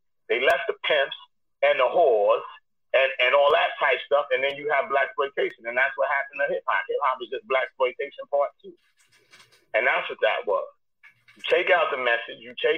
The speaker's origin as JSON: {"language": "English", "town": "New York City", "region": "New York", "country": "United States", "said": "I was young from East New York."}